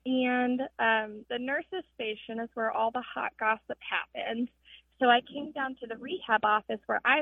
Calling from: Denton, Texas, United States; I'm calling from Denton, Texas.

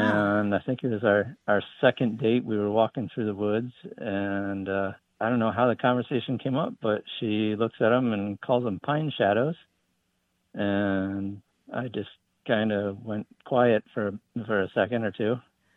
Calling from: Virginia, United States; Nassauwatox, Virginia, the Eastern Shore.

